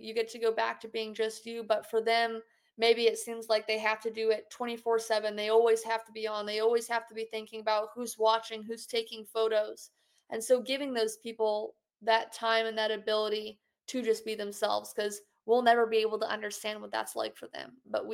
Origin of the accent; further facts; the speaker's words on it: Arkansas, United States; I had reporters finding out where I lived in my hometown back in Arkansas, and they were trying to come into our house and figure out where I went to school